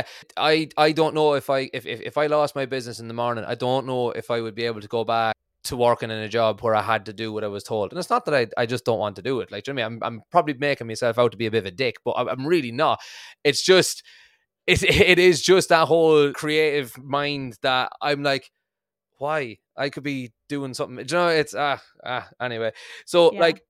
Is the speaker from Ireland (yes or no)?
yes; Ireland; accent: Irish; I'm from Ireland, just in case you didn't catch the accent